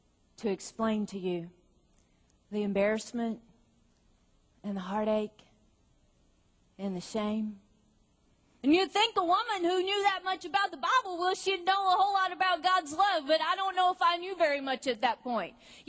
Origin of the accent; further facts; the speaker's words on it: Mount Airy, North Carolina, United States; born there; I was born in Mount Airy, North Carolina. I know that's shocking to you. Mount Airy just happens to be the hometown of Andy Griffith.